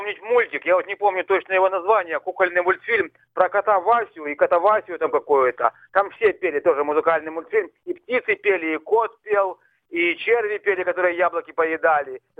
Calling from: Saratov, Saratov Oblast, Russia; из Саратова.

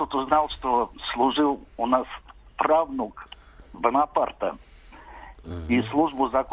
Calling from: Solnechnogorsk, Moscow Oblast, Russia; Здравствуйте, из Солнечногорска.

